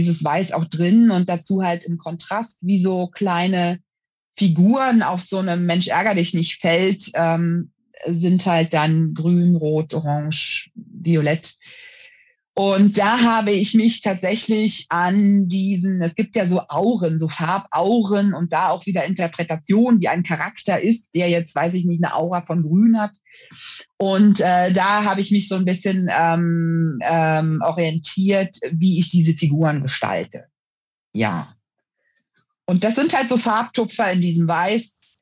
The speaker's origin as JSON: {"language": "German", "region": "Berlin", "country": "Germany", "tie": "born or raised there", "said": "nun bin ich gebürtige Berlinerin, habe knapp 40 Jahre in Berlin auch gelebt, in den unterschiedlichsten Stadtbezirken, von irgendwie Pankow bis Neukölln. Und das ist halt meine Heimat."}